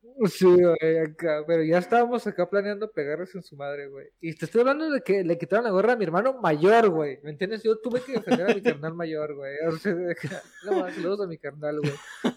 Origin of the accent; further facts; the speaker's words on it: Mexico City, Mexico; No, pues pues soy chilango, güey. Yo nunca he dicho que no soy chilango, güey.